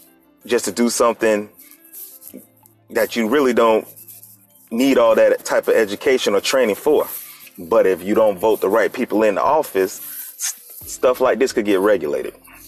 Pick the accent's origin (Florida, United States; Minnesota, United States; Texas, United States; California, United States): Florida, United States; Palm Bay; also born or lived in Melbourne; I'm a Florida boy. Born and raised in the Melbourne, Palm Bay, Florida area. Graduate of Palm Bay Senior High School